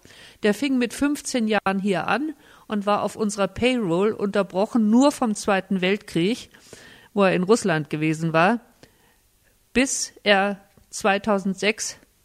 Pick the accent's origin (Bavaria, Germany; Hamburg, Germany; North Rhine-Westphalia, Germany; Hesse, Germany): Hesse, Germany; Ich stamme aus Hessen, nicht?